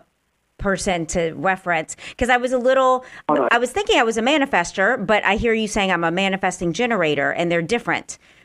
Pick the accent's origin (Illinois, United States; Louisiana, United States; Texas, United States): Louisiana, United States; New Orleans; now in Los Angeles, United States; when I came to Los Angeles from New Orleans 5 years ago, I bought a ticket to come to Santa Monica. I did not tell any family member or friends in New Orleans.